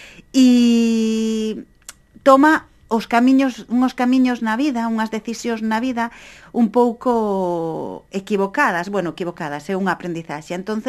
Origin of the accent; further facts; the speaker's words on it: Mugardos, Galicia, Spain; é un pobo mezclado entre Simou, o meu pobo natal de Mugardos, e un pobo inventado en Cedeira